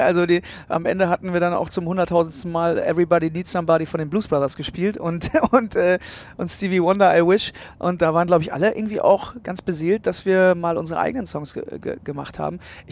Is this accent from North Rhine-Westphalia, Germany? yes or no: yes; Münster, North Rhine-Westphalia, Germany; born there; Ich bin ja eins von 5 Kindern und wir sind alle in Münster geboren.